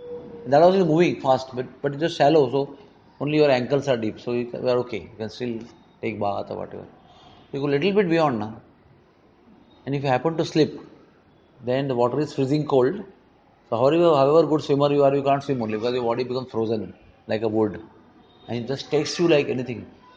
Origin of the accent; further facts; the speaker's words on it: Goa, India; Yeah, but you are from Goa, you are from my hometown, I know.